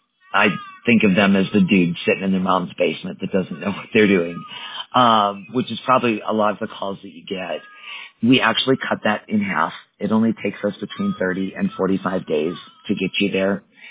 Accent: Wisconsin, United States; now in Colorado, United States; I'm in Colorado. Yeah. I did grow up in the Midwest, though. I grew up in Wisconsin.

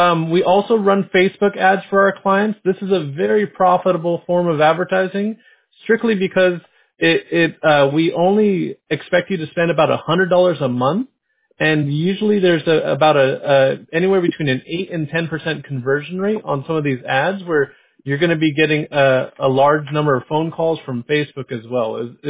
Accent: San Diego, California, United States; I grew up in San Diego, California.

